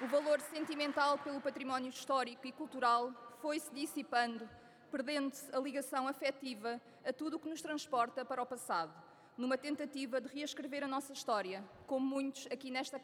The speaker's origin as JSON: {"language": "Portuguese", "country": "Portugal"}